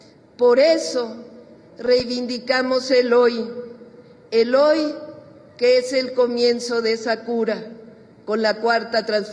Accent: Mexico; Una herida que estamos obligados como mexicanas y mexicanos, a curar

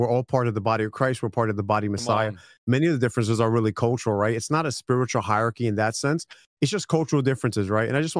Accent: Brooklyn, New York, United States; So I grew up in Brooklyn. So my family brought us up Catholic, but we have Jewish heritage going back to Spain when the Jews were forced to become Catholic.

